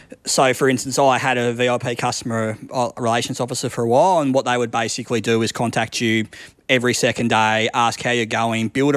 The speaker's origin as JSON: {"language": "English", "region": "Tasmania", "country": "Australia", "said": "I'm from Tassie. I got flown over to Melbourne a couple of times to watch the footy."}